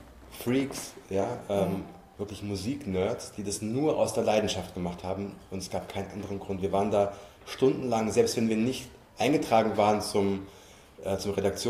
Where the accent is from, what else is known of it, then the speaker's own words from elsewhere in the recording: Frankfurt, Hesse, Germany; ich komme aus Frankfurt